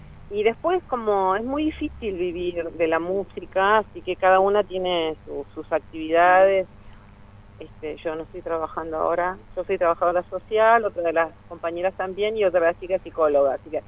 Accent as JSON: {"language": "Spanish", "region": "Neuquén", "country": "Argentina", "said": "Somos de Neuquén, cantamos básicamente las músicas de Latinoamérica, decimos nosotras."}